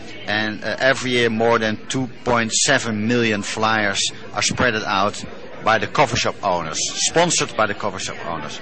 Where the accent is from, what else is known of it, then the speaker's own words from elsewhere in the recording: Amsterdam, North Holland, Netherlands; English is a second language; from Amsterdam, Holland